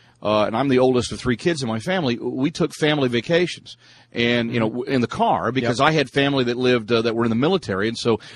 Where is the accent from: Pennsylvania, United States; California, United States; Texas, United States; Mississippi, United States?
Texas, United States; And, you know, and of course, growing up in Texas, I had Louisiana, Arkansas, Oklahoma, New Mexico pretty much, you know, sacked anyway.